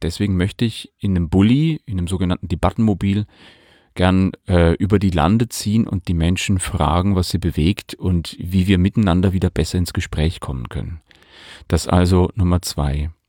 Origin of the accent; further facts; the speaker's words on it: Bavaria, Germany; in der Position des Intendanten und Geschäftsführer der Landestheater Oberpfalz GmbH, also in meiner Heimat.